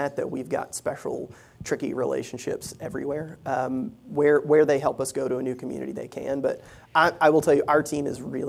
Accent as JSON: {"language": "English", "region": "Southern United States", "country": "United States", "accent": "Southern", "said": "And that is a lot of my Southern accent."}